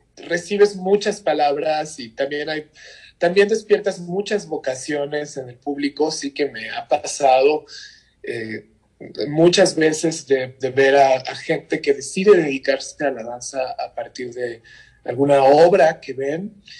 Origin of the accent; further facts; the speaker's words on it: Iztapalapa, Mexico City, Mexico; Toda mi infancia en Iztapalapa, la verdad es que yo la viví muy intensamente y atesoré tanto recuerdos positivos como negativos de lo que me pasó por allí.